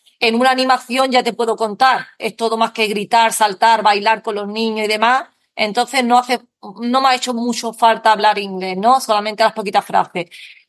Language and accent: Spanish; Andalusia, Spain; cuando llego a mi pueblo, que mi pueblo es muy cerrado porque somos de Cádiz, más cerrados